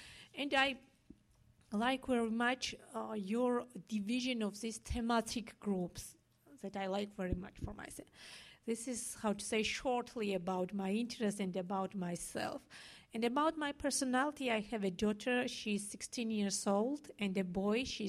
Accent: Georgia; from Georgia, as you know already.

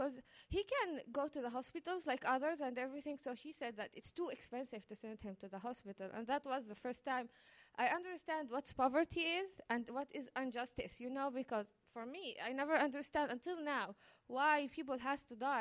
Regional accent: Bethlehem, West Bank, Palestine; English is a second language; and I'm from Palestine.

